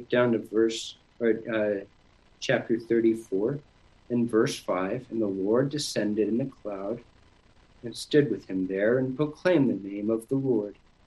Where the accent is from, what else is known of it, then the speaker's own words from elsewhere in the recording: Cambodia; also born or lived in Southeast Asia; I was raised in Southeast Asia. My parents were missionaries in Cambodia.